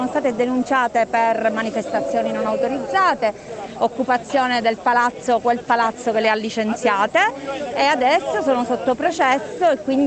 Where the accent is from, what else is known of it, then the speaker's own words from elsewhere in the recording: Palermo, Sicily, Italy; vengo da Palermo.